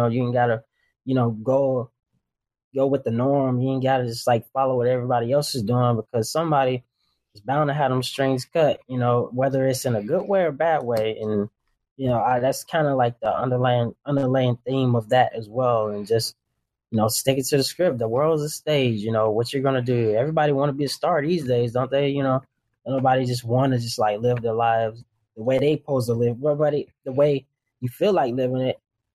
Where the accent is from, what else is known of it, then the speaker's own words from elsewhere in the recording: Alabama, United States; friends that I lost, you know, they lost their lives or they're in jail and stuff growing up in Alabama.